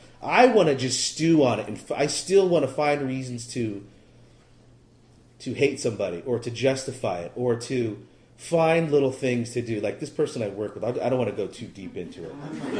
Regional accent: Berkeley, California, United States; also born or lived in Oakland; I was born in Oakland at Merritt Hospital. I think it's called Peralta now, right? And I grew up in Berkeley until I was two.

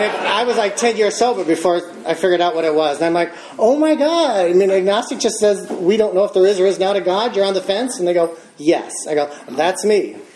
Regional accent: Michigan, United States; also born or lived in Detroit; I was born in Detroit, but we grew up on the other side of the state, Michigan, on a lake. There's Catholics, so we went to Catholic schools for 12 years

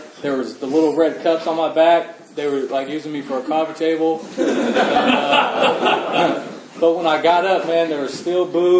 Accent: El Sobrante, California, United States; I grew up in El Sobrante, man. My mom's like the greatest person in the world.

